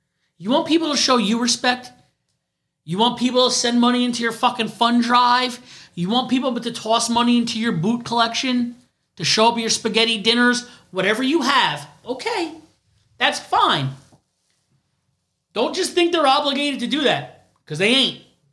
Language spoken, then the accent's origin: English; New Jersey, United States; New Jersey, we're all from New Jersey. If you didn't know we were from New Jersey, surprise, we're all from fucking Jersey.